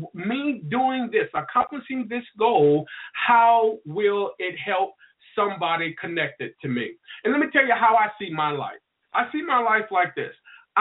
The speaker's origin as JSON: {"language": "English", "town": "Albany", "region": "Georgia", "country": "United States", "said": "I will not be limited from the fact that I'm from Albany, Georgia, and I might speak with a slang and I might not cross every T and dot every I."}